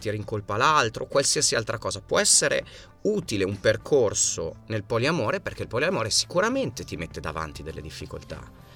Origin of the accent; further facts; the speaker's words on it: Emilia-Romagna, Italy; anche perché vengo dall'Emilia e moroso è fidanzato